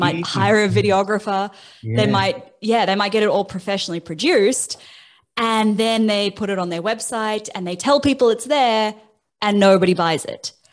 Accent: New Zealand; now in Australia; I'm not a citizen yet. I've lived here for 10 years, but I still don't have citizenship. I'm a Kiwi citizen in Australia

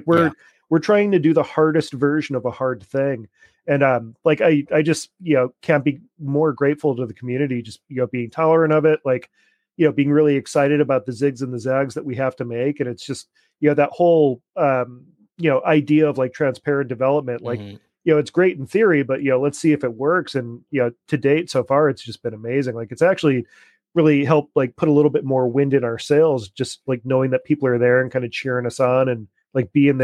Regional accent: Massachusetts, United States; Oh man, I was a super weird little arty goth kid back in Western Massachusetts. No way. Oh yeah. So I was a Western Mass kid

